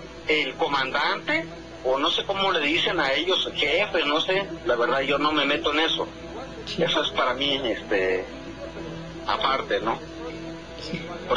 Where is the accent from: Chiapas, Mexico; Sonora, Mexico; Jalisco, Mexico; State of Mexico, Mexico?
Chiapas, Mexico; Tuxtla Gutiérrez; Yo soy de Chiapas.